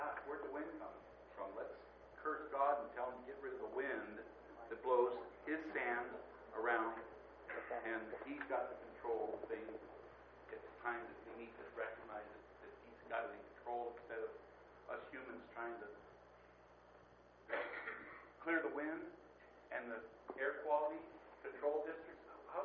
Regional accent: Lompoc, California, United States; from Santa Maria. I grew up in Lompoc in 1954.

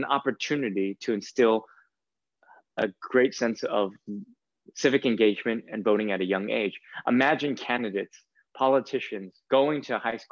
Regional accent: California, United States; I am an American citizen, fourth generation Californian, but I still will go to the airports during the Muslim ban and protest in solidarity.

